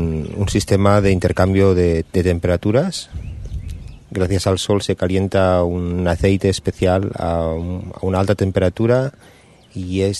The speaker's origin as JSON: {"language": "Spanish", "town": "Barcelona", "region": "Catalonia", "country": "Spain", "tie": "born or raised there", "also_born_or_lived": "Valencia", "lives_now": "Auroville, India", "said": "soy nací en Valencia, pero crecí en Barcelona y vine con mi mujer Matilde en 1997."}